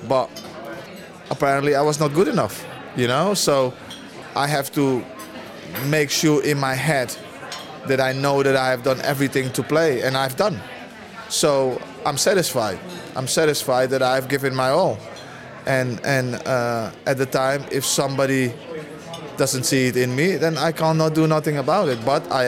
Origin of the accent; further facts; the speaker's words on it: Netherlands; English is a second language; I'm Dutch. I was brought up in Holland from when I was 5. I lived all my youth in Holland.